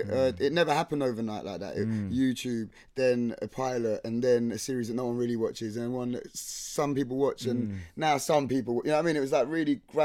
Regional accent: England, United Kingdom; We're from England.

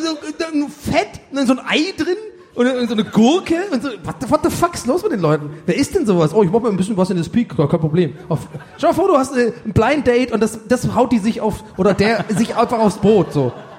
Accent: Baden-Württemberg, Germany; Ich komme aus dem Schwabenland

